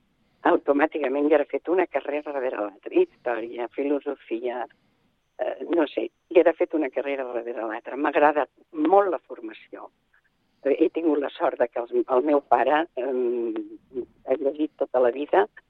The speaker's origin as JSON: {"language": "Catalan", "town": "El Soleràs", "region": "Catalonia", "country": "Spain", "said": "I nosaltres venim de pagès. Som del Soleràs."}